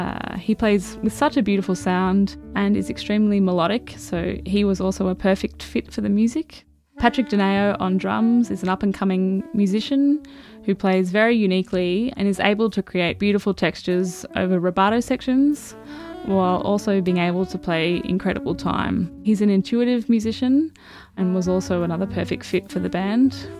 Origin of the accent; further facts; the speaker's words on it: Australia; also born or lived in United States; a saxophonist and composer based in Naarm, Melbourne. I grew up in Australia, first encountering jazz in Toowoomba